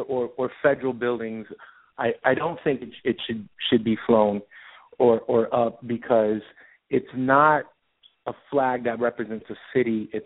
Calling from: Tampa, Florida, United States; from Tampa.

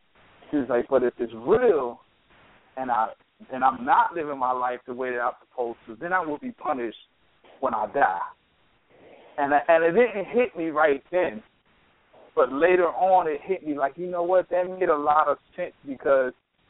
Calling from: Pensacola, Florida, United States; I'm calling from Pensacola, Florida.

